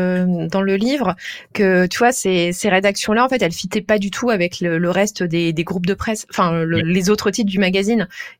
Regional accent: Reims, Grand Est, France; Et moi j'ai grandi à Reims et certes il y avait des magasins de jeux vidéo

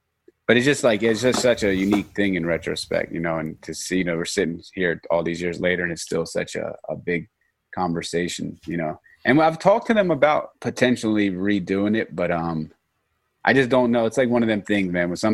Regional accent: Norristown, Pennsylvania, United States; Places that I'm from Norristown, Pennsylvania. It's not like a fashion mecca. You know, it's a really like blue collar suburb.

